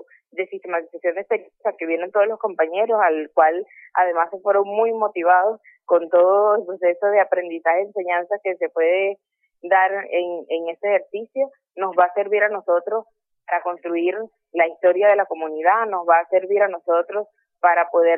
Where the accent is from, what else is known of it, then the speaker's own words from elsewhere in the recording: Venezuela; nosotros como venezolanos